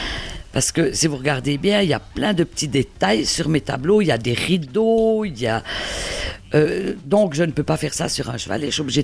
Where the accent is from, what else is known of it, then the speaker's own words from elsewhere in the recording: Delémont, Jura, Switzerland; J'ai passé toute mon enfance, je suis né à Delémont, j'ai fait mes écoles à Delémont. J'étais passé 50 ans à Delémont